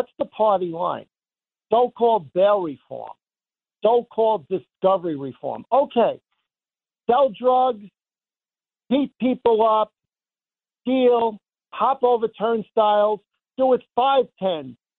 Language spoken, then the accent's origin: English; Valley Stream, New York, United States; And I grew up in Valley Stream.